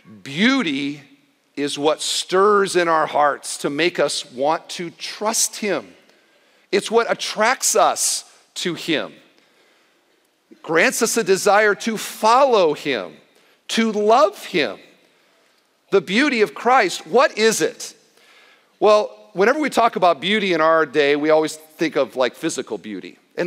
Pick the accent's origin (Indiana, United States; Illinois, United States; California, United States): Indiana, United States; now in Cedarville, United States; I'm from Indiana, I like cornfields.